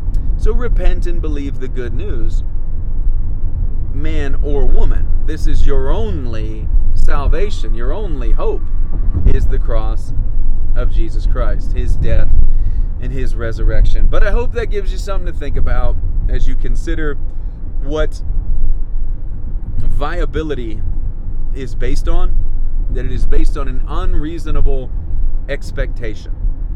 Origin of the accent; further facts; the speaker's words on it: United States; And for once, maybe in a long time, I will feel some sense of pride as being an American.